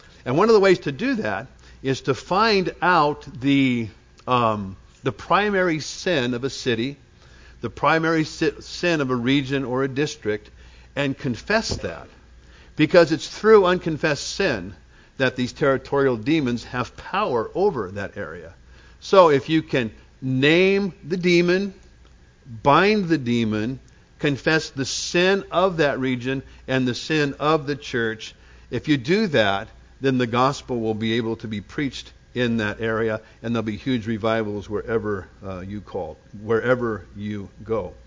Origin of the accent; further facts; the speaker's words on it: California, United States; I came from Southern California, grew up down there